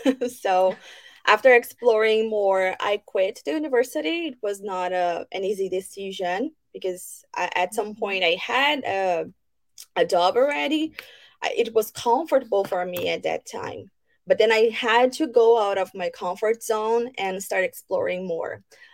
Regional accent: Brazil; now in Canada; As you know, I'm from Brazil. Now I'm based in Canada.

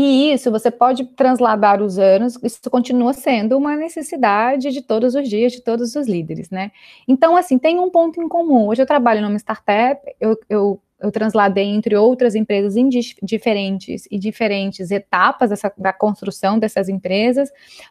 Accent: Brasília, Federal District, Brazil; now in Mexico; Então, eu nasci em Brasília. Agora eu estou morando no México, mas eu tenho uma casa em São Paulo, então eu estou aqui um tempo. Depois eu vou regressar a São Paulo, mas eu sou natural de Brasília.

